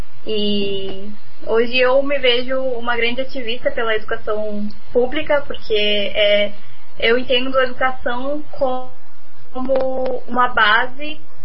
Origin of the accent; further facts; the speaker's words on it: Curitiba, Paraná, Brazil; sou de Curitiba. Estudei no Colégio Estadual Emílio de Menezes, né? No Capão Raso.